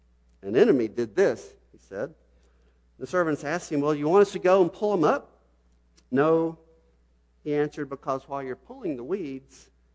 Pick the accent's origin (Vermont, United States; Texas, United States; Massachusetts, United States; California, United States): Texas, United States; also born or lived in Abilene; I was born in October, and they graduated in December, and then moved down to Rangerville, which I'm not going to show you a map, but if you get on the road and drive 350 miles south